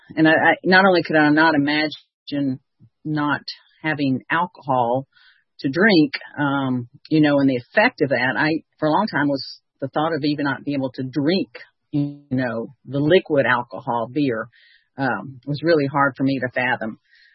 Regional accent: Chattanooga, Tennessee, United States; I grew up in Chattanooga, and there was a bar you could go to.

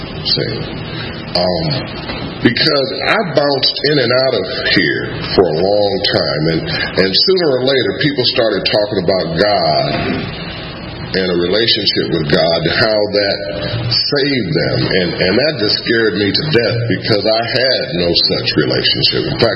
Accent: Cleveland, Ohio, United States; born there; I'm an only child. I was born in Cleveland, Ohio.

